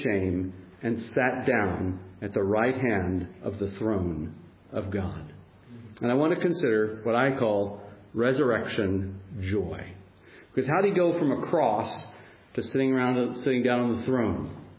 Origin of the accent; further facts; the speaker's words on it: United States; And I'm American, I'm going to ask you to beg your difference, your pardon, as I use the New American Standard Translation